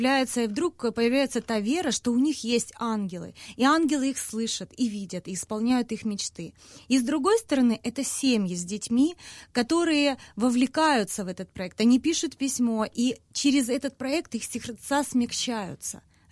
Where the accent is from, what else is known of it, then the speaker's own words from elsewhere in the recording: Donetsk, Donetsk Oblast, Ukraine; moved away; так как я сама из Донецка, только была переехала